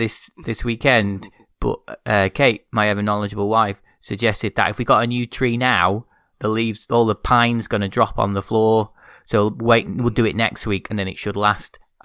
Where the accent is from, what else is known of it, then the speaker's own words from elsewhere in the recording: United Kingdom; Well, luckily, I'm British, so I don't have to thank anyone for anything.